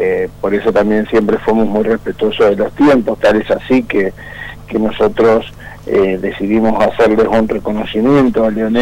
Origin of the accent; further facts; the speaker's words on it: Argentina; hemos logrado como argentino